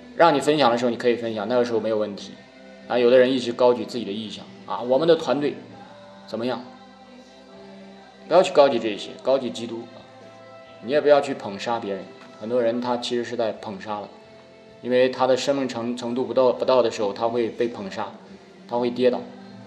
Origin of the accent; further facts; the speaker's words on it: Henan, China; accent: Henan; 满罐子不响，半瓶子乱晃的，这是我们河南话